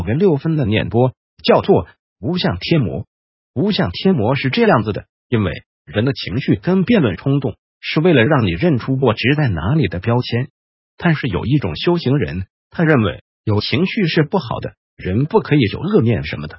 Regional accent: Taiwan

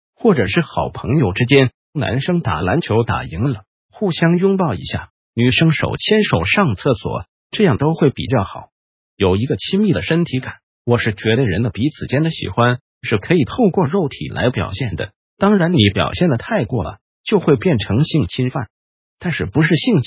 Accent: Taiwan; 我们台湾人喝醉酒了，这样勾肩搭背走路很普通啊

